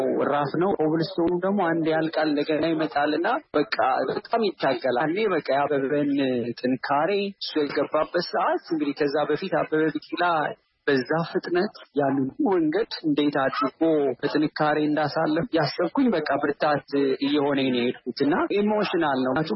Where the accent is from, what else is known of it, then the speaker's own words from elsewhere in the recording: Addis Ababa, Ethiopia; እኔ የአዲስ አበባ ነው ተወልጄ ያደግኩት።